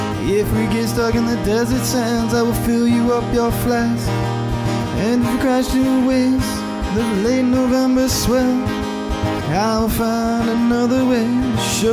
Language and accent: English; Michigan, United States; So I'm from Michigan, and this is a song I wrote about an area in Michigan.